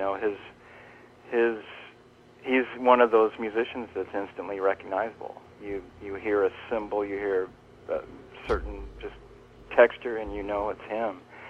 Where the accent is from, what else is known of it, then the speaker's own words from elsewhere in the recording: Kansas City, Missouri, United States; also born or lived in Bay Area / Los Angeles; now in New York, United States; Kansas City. Yeah, and I moved from Kansas City, actually it was 30 years ago, in July. And I went to California first, to the Bay Area, lived there for about 4 years.